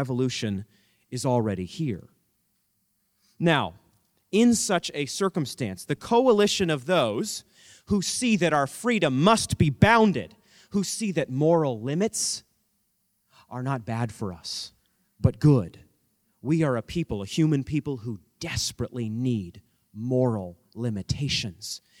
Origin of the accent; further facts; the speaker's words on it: Maine, United States; Maine is my home state, I love Maine, I get misty-eyed just saying the word